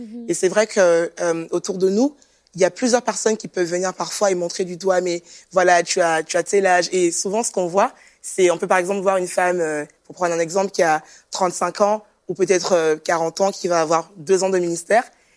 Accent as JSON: {"language": "French", "town": "Rennes", "region": "Brittany", "country": "France", "said": "je viens de France, précisément de Rennes."}